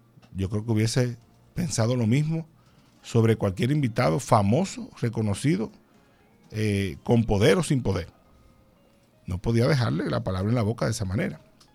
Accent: Dominican Republic; porque nosotros como dominicanos no tenemos problemas con que nos pregunten sobre ese tema

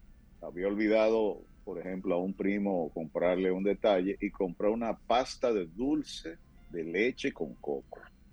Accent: Dominican Republic; nosotros los dominicanos, somos dueños de New York

